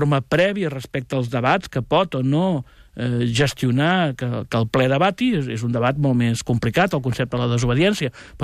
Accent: Reus, Catalonia, Spain; Jo que sóc de Reus, que conec bé la història del general Prim

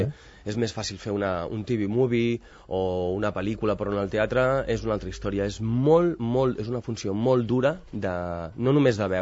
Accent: Barcelona, Catalonia, Spain; jo sóc del Raval, però d'entrada, el Raval és el meu poble

